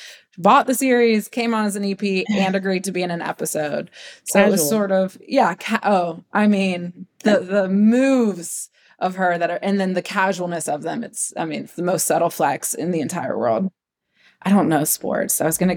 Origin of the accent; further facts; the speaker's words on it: Ohio, United States; Midwesterners. I'm from Ohio.